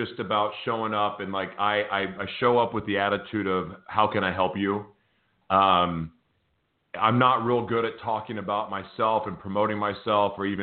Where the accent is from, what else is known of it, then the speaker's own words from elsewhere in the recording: Oklahoma, United States; moved away; Because I grew up in Oklahoma, speaking of farm, and I grew up in Oklahoma sitting in front of the TV watching infomercials